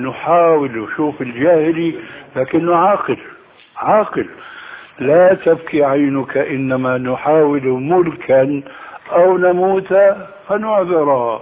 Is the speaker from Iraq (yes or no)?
no; Damascus, Damascus Governorate, Syria; كما يقولون عندنا في دمشق بدها الزكتاف